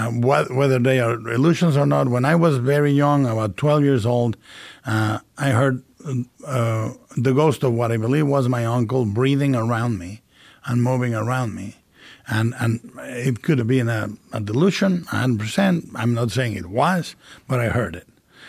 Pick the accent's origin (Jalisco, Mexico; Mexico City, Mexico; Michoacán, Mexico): Jalisco, Mexico; Somebody decided to make a Gothic cathedral called El Expiatorio in the middle of my hometown.